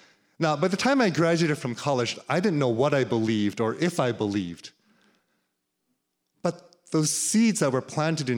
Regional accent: Tokyo, Japan; I grew up in Tokyo, Japan, in a family of really well-educated professors, doctors. We had a little bit of wealth and a lot of privilege.

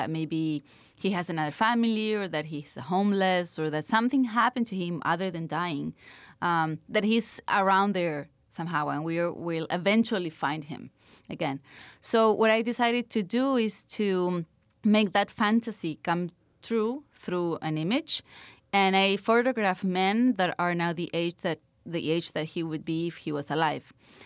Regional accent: Buenos Aires, Argentina; What I did is I placed ads in the newspaper in my hometown in Buenos Aires.

